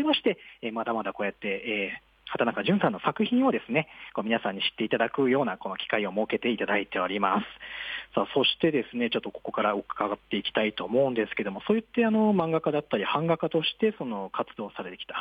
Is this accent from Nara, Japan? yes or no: no; Fukuoka, Japan; 私も福岡県出身なので若干せっかちなところがあるんですけども